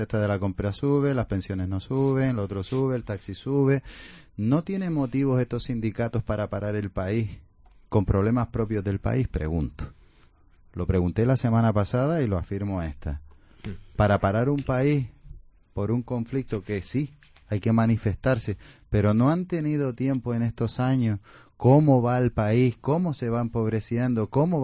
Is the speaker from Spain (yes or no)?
yes; Las Palmas de Gran Canaria, Canary Islands, Spain; Porque mire, porque todos somos ciudadanos de Las Palmas de Gran Canaria.